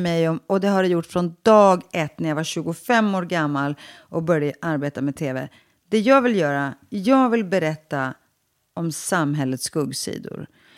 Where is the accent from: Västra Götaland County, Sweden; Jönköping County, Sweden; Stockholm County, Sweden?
Stockholm County, Sweden; Stockholm; jag växte upp i Sveriges fattigaste förort i Rinkeby med liksom föräldrar som jag såg upp till, men som alla såg ner på. De var städare.